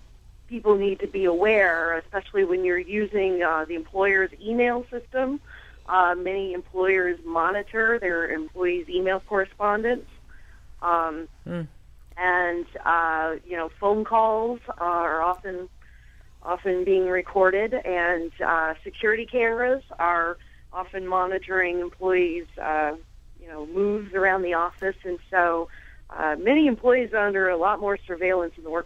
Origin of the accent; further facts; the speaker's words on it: Maryland, United States; including my home state of Maryland, was the first state to pass a law that you could not be forced to turn over your passwords to employers.